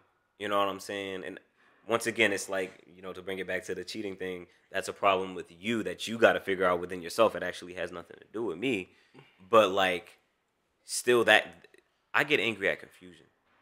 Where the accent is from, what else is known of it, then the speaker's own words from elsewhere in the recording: Montclair, New Jersey, United States; Oh, I grew up in Montclair, New Jersey, man.